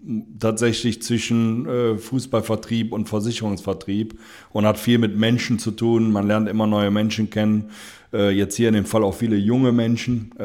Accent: Weflinghofen, Germany; habe hier in meinem Heimatort in Weflinghofen das Ehrenamt für mich gefunden.

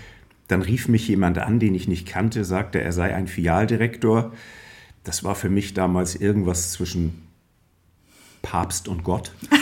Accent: Hamburg, Germany; gerade für einen Hamburger, der Stadtstaatbewohner ist.

